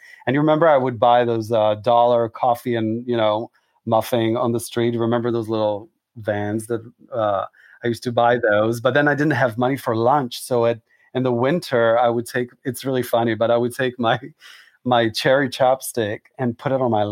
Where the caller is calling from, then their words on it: Israel; I'm actually calling from Israel. I'm at home right now at the moment. My base is actually in New York, but my parents are overseas in Israel. So I've been here for quite some time, since September.